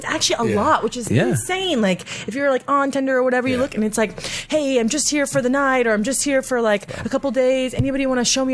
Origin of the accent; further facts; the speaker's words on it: Oklahoma, United States; also born or lived in Texas; Yeah, I grew up in Oklahoma.